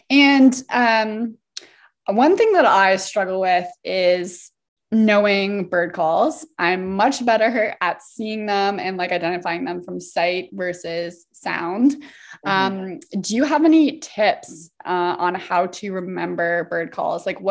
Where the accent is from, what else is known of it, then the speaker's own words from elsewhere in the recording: Ontario, Canada; Like, I'm from Ontario and the blue jay will confuse me so many times